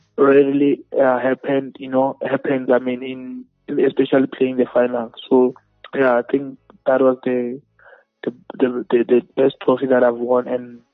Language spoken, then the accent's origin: English; Limpopo, South Africa; Yeah, he's been there for me because we're from Limpopo.